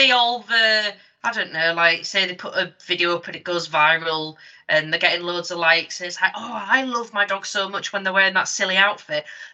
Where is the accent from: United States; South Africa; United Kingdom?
United Kingdom; Yorkshire and the Humber; I don't know if it's because I'm from Yorkshire, but I just say things how it is.